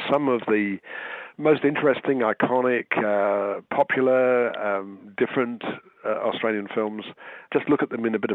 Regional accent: England, United Kingdom; I grew up in England.

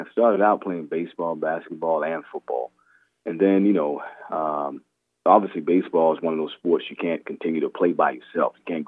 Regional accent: Charleston, South Carolina, United States; Well, I grew up in Charleston.

